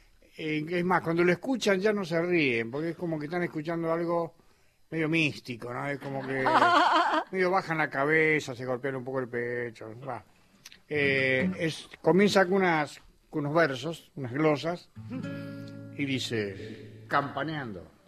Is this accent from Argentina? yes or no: yes; Córdoba, Argentina; born there; yo nací en la ciudad de Córdoba, en Barrio Cófico, uh-huh, en la calle Liniers 328